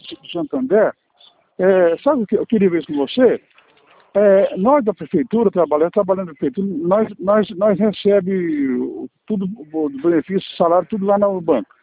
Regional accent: Bastos, São Paulo, Brazil; Não, eu sou daqui de Bastos.

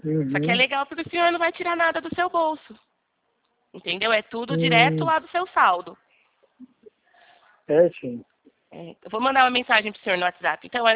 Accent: Araras, São Paulo, Brazil; Eu sou daqui de Araras

